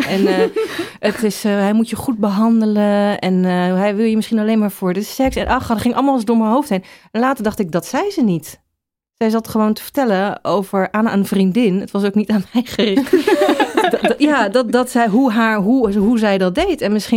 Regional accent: The Hague, South Holland, Netherlands; ik kom uit Den Haag

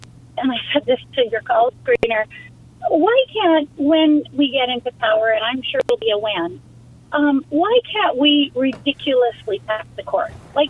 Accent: Canada; which as a Canadian really matters to me

